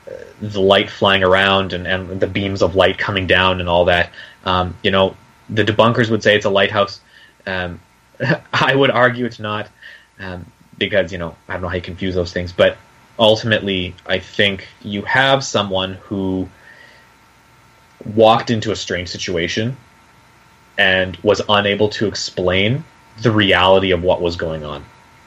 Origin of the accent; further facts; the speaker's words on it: Canada; I know I'm Canadian, so in Canada we have, you know, a significant indigenous population